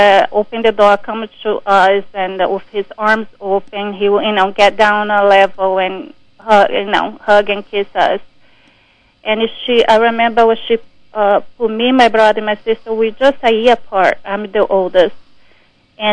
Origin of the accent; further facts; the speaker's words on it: Brazil; I am from Brazil.